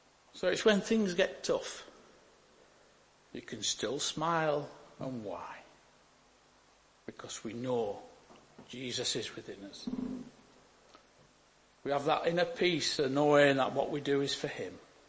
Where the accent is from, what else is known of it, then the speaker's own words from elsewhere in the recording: Burnley, North West England, United Kingdom; You know, I'm from Burnley, so it's... I'd never think of moving to Blackburn.